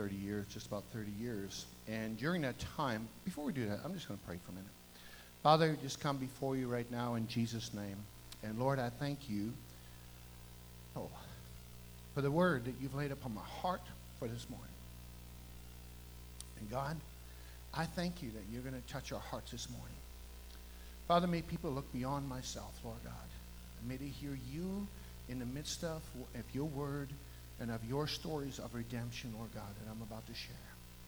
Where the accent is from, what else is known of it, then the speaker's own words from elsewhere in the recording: Lethbridge, Alberta, Canada; as Pastor David shared, we're from Lethbridge, Alberta.